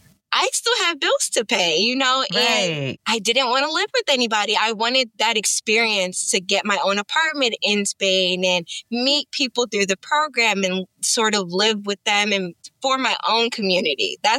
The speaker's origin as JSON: {"language": "English", "region": "New York", "country": "United States", "said": "so I haven't lived in any other state other than New York. Like my parents born and raised in New York. My family's in New York."}